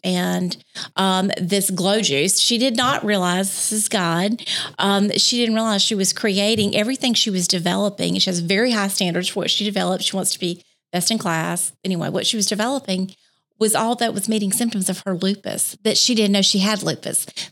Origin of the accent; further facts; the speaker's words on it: Biloxi, Mississippi, United States; I'm from the Mississippi Gulf Coast. I'm from Biloxi.